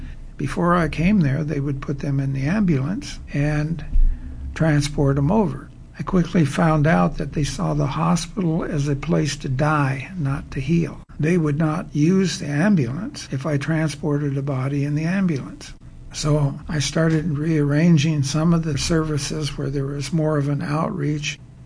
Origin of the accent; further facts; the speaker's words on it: Montana, United States; I was born and raised on the Blackfeet Reservation in northern Montana, right on the eastern slope of the Rockies, right next to the Canadian border.